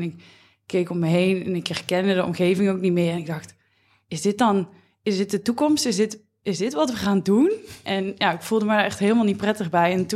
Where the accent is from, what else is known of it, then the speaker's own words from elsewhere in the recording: Roosendaal, North Brabant, Netherlands; Ik kom zelf uit Brabant en daar is het een beetje begonnen met de distributiecentra.